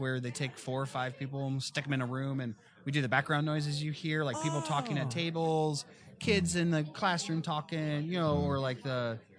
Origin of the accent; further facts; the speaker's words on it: South Bend, Indiana, United States; So I'm from South Bend, Indiana, home of Notre Dame.